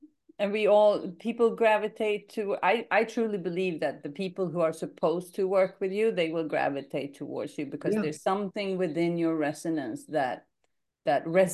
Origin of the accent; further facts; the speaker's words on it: Sweden; I'm from Sweden. We're not allowed to say that.